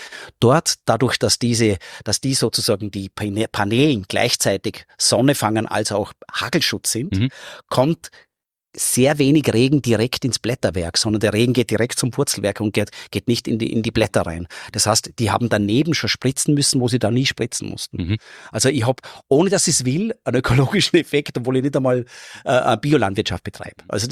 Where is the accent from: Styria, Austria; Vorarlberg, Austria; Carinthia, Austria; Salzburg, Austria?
Vorarlberg, Austria; born or raised there